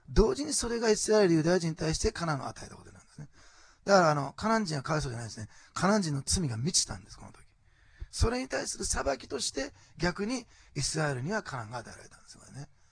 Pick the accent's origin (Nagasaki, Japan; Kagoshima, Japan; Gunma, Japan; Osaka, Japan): Osaka, Japan; 私大阪の人なんですけども